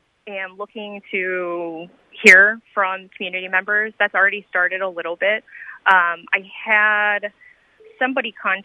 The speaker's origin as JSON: {"language": "English", "region": "Michigan", "country": "United States", "lives_now": "Galesburg, United States", "said": "I am from Michigan, and my husband's from Iowa. We met in law school in Grand Rapids, Michigan, and then we actually moved to Galesburg for work."}